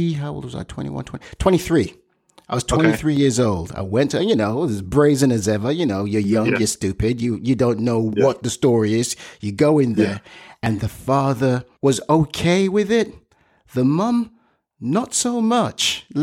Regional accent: Nigeria; I as a Nigerian, I can never get it despite me being married to a Tamilian

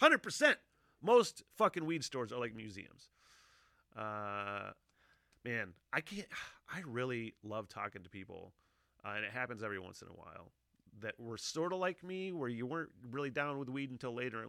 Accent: Kalkaska, Michigan, United States; That my hometown, woo, my hometown is a weed mecca, kind of for Michigan, for the state almost. I mean, one of, probably, but up until this point, historically, just a small, beat down, fucking middle of nowhere town in the middle of nowhere, northern Michigan

